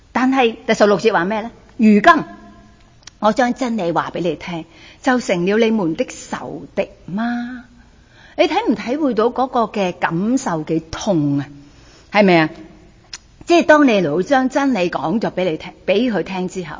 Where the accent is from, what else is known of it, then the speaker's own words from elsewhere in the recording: China; 我哋中国人最紧要呢样嘢啊，